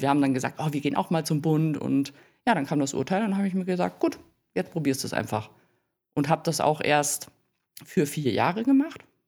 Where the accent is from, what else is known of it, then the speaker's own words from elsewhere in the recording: Bavaria, Germany; Bei uns in Bayern ist es ja vermehrt, dass wir Spielmannszüge haben und so.